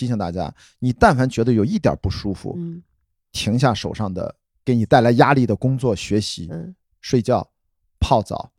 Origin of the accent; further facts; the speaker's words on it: Qingdao, Shandong, China; 你像我们山东人，我在青岛长大，从小就有生吃大葱、生吃蒜头的习惯